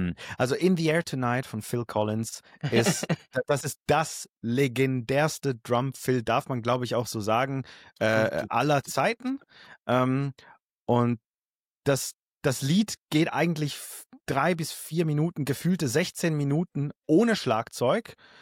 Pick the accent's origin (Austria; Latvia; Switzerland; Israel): Switzerland; now in Hamburg, Germany; Ich bin Schweizer, richtig. Also ich bin absolut in der Schweiz vertreten, aber ich wohne seit 14 Jahren in Hamburg. Den Akzent, den habe ich berufsbedingt, weil ich ja auch ausgebildeter Schauspieler bin. Den habe ich abgelegt eigentlich